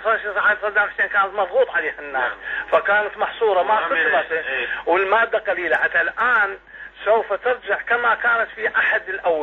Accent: Iraq; now in United States; ما زلنا احنا في الغربه نفس العادات اللي موجودة عندنا في العراق.

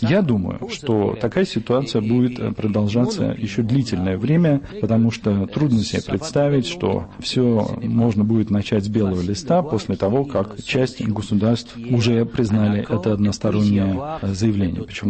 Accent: Catalonia, Spain; Russian is a second language; я могу на него ответить сам как каталонец. Конечно, я испанец, но одновременно я из Каталонии, и, конечно, такие заявления касаются и моей страны, моего региона.

